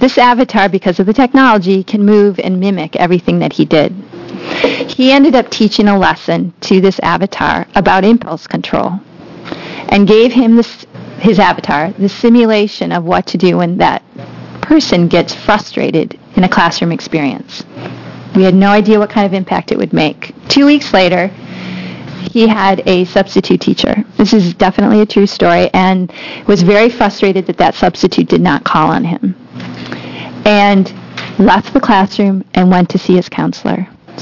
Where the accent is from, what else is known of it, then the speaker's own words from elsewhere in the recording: Michigan, United States; now in Washington, D.C., United States; We all know that I'm from Michigan. Originally, I live in D.C.